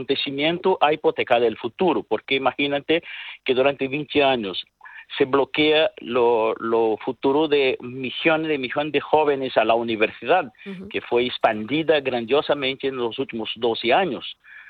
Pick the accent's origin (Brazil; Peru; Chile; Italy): Brazil; Spanish is a second language; la interrupción de la democracia brasileña es resultado de una broma que pasó en mi país